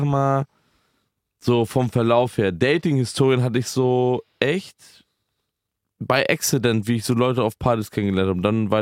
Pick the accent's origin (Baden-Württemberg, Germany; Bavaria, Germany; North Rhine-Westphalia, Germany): Baden-Württemberg, Germany; Karlsruhe; Wir kommen auch aus Karlsruhe.